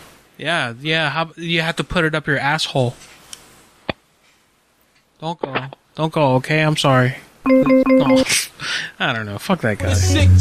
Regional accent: New York, United States; No, actually, I'm from New York. I'm retired. I've retired at 42. I'm from New York.

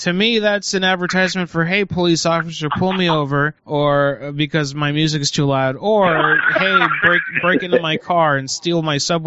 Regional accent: Puerto Rico; Growing up in Puerto Rico, the machete was the ubiquitous defense weapon that every Puerto Rican has in their house in the country.

